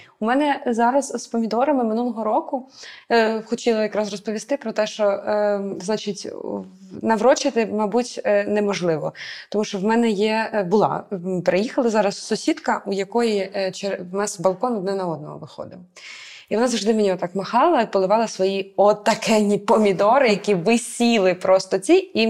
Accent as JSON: {"language": "Ukrainian", "region": "Polissia", "country": "Ukraine", "tie": "born or raised there", "said": "Я виросла на Поліссі, на самому такому північному"}